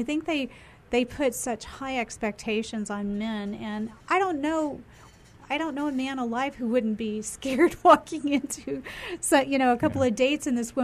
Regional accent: the South, United States; I'm a Southerner, you know, and you just keep your word.

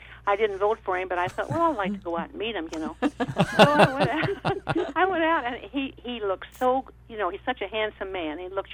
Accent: Wichita, Kansas, United States; We gave birth to the LPGA back in 1950 in my hometown of Wichita, Kansas.

